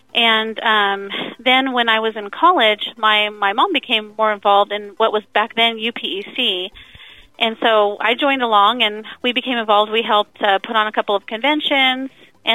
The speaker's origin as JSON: {"language": "English", "town": "Ceres", "region": "California", "country": "United States", "tie": "born or raised there", "said": "Born and raised in the Central Valley in Modesto, or actually in Ceres."}